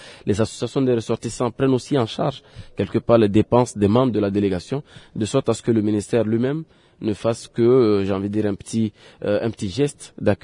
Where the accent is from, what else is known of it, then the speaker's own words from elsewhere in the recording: Timbuktu, Tombouctou, Mali; et que moi je suis de Tombouctou